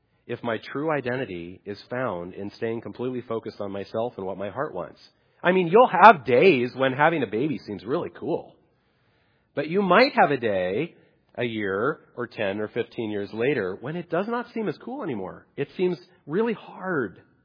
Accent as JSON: {"language": "English", "country": "United States", "said": "I am an American."}